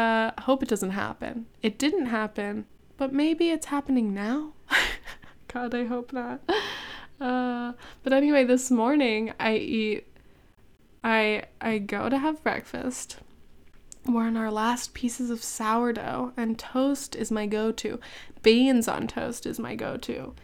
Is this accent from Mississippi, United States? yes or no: no; California, United States; I'm from California, you're gonna be living in New York.